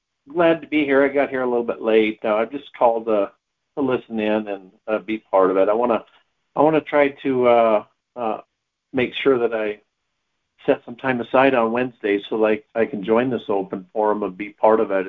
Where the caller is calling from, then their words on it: Rigby, Idaho, United States; So I'm coming from Rigby, Idaho, and I called in for the first time a couple weeks ago.